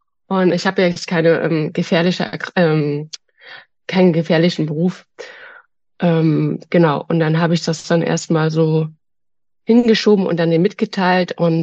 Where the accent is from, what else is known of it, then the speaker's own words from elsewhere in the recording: Germany; born there; Ich bin das dritte Kind meiner Eltern und ich bin in der DDR geboren